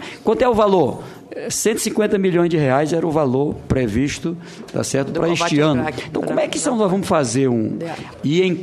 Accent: Teresina, Piauí, Brazil; Eu cito o exemplo lá do meu estado, em Teresina

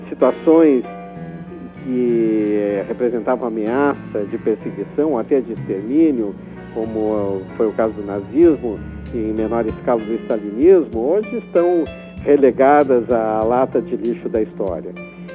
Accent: Brazil; de conviver com as pessoas no bairro do Bonfim, onde eu me criei, que era uma verdadeira aldeiazinha da Europa Oriental

